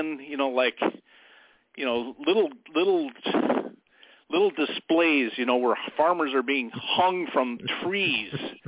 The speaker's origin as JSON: {"language": "English", "region": "Midwest", "country": "United States", "said": "I'm come from the Midwest, so I know a little bit about farming."}